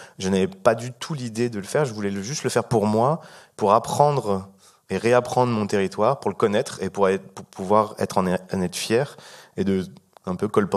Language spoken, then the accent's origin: French; Saint-Denis, Île-de-France, France; chaque fois que je me présentais, que je voyageais à travers la France ou le monde et que je disais que je venais de Saint-Denis